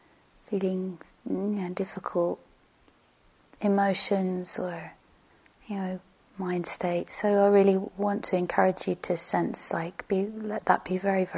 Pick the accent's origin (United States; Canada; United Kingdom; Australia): United Kingdom; moved away; some of the things happening in my home country.